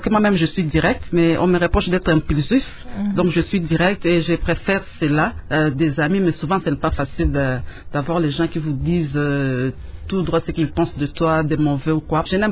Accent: Boma, Kongo Central, DR Congo; born there; Je suis née dans le Bas-Congo, précisément à Boma, le 29 novembre d'une certaine année.

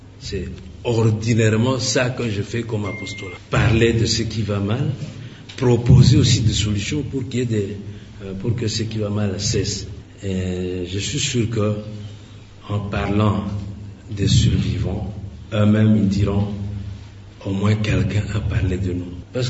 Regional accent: Ituri, DR Congo; chez nous, à Ituri

